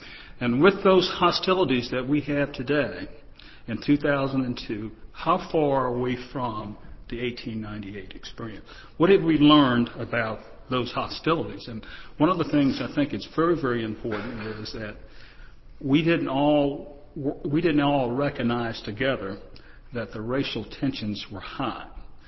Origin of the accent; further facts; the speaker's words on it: Texas, United States; and even growing up in Texas, I certainly experienced as much, if not there.